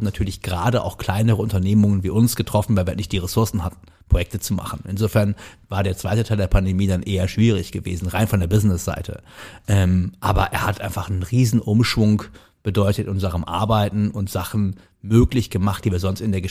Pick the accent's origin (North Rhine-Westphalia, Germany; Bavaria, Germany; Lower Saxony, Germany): North Rhine-Westphalia, Germany; Cologne; Ich bin ja gebürtiger Kölner, insofern habe ich durchaus ein Faible zum Biertrinken quasi qua Historie.